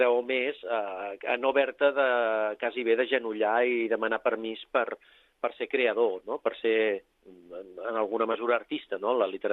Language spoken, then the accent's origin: Catalan; Castellar del Vallès, Catalonia, Spain; born there; la meva mare era amiga de la llevadora, d'una llevadora de Castellà, i ens va fer anar a néixer allà a tots quatre germans.